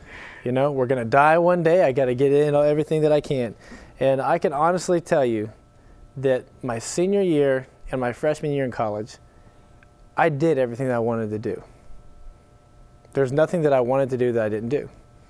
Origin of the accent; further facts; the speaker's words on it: Charlotte, North Carolina, United States; Leading up to that, I grew up here in Charlotte.